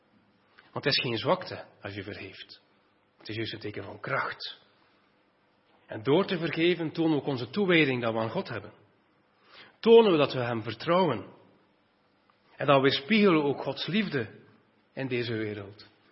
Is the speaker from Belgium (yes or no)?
yes; Flanders, Belgium; En iets dat wij als Vlamingen heel veel moeite mee hebben